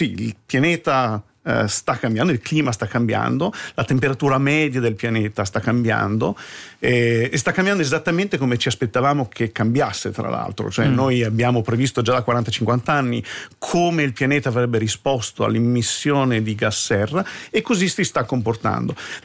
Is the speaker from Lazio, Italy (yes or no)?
no; Budrio, Emilia-Romagna, Italy; now in United States; io sono vissuto a Budrio fino a quando sono andato qui in America. Paese importante.